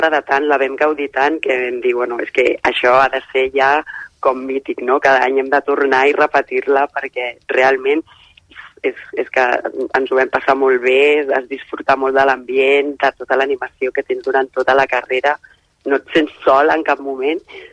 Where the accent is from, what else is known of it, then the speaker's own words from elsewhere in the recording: Catalonia, Spain; per als que venim de Catalunya, que no estem acostumats a aquest temps tan humit